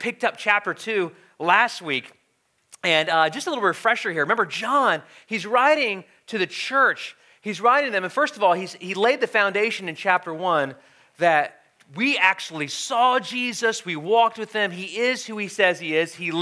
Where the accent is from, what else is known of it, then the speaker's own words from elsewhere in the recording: Midwest, United States; You know, I grew up in the Midwest.